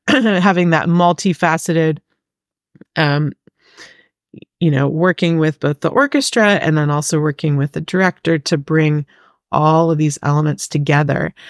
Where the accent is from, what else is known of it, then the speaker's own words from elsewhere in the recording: Hungary; I grew up in Hungary, in Europe, and we didn't have the typical American experience of a school musical that you could be a part of growing up.